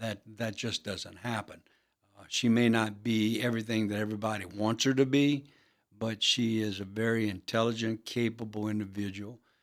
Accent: Louisiana, United States; I'm Cajun. I'm not here because my daddy came from France. My great great great number nine came from Nova Scotia.

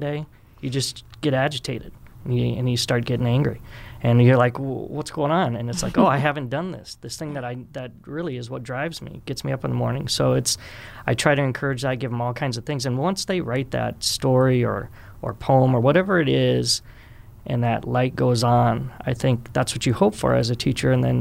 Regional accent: Midwest, United States; and that's in growing up in the Midwest. We have a lot of good values out here

